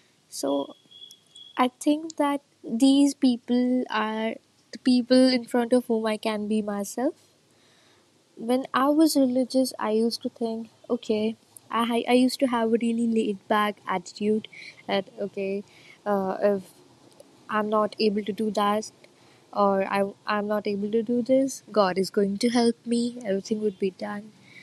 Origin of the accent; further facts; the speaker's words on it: India; I'm an atheist from India, and I'm from a Hindu Brahmin family.